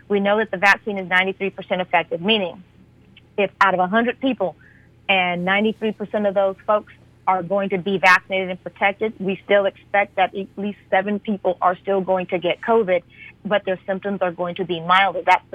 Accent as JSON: {"language": "English", "region": "California", "country": "United States", "tie": "born or raised there", "also_born_or_lived": "Louisiana", "said": "I grew up in Southern California and from Louisiana, but out here on the East Coast, things get cold."}